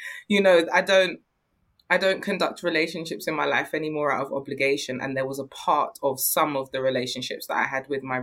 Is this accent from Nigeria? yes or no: yes; Nigeria; You know, like, as a Nigerian woman, I understand and I've been taught the importance of, like, bearing and continuing a bloodline and a name, carrying on a name.